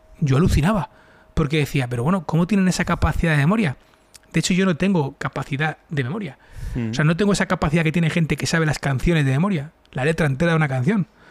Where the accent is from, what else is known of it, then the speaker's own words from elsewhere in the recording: Madrid, Community of Madrid, Spain; also born or lived in Alicante; incluso con 12 años yo estudiaba en jesuitas. Yo soy de Madrid, pero por aquel entonces mi padre trabajaba en Iberia y pues por destinos estábamos viviendo en Alicante.